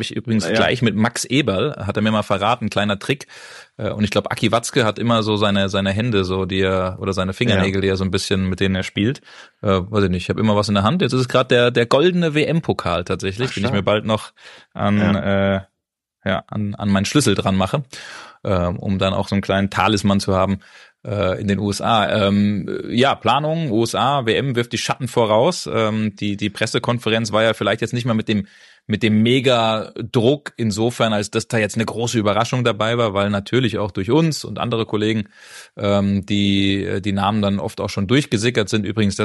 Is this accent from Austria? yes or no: no; Frankfurt, Hesse, Germany; ich bin ja in Frankfurt bei Frankfurt aufgewachsen